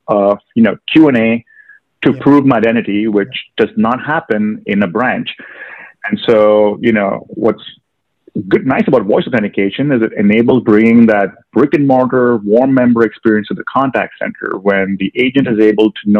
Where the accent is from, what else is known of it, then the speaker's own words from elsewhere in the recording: Mumbai, Maharashtra, India; now in Dallas, United States; So, you know, I grew up in Mumbai, India, and so we didn't have credit unions back there.